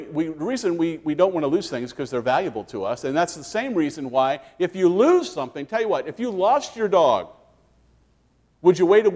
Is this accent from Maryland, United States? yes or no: yes; Maryland, United States; I was raised in Maryland in D.C. area, and so go Redskins.